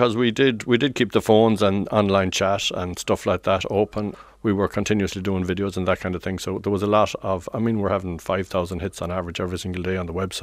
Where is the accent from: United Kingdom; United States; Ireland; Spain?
Ireland; Connacht; I was brought up in Mayo on a small 15-acre farm.